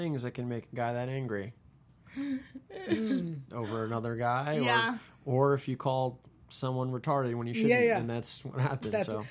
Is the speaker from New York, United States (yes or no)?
yes; New York, United States; I'm from New York. I have a lot of Jewish friends.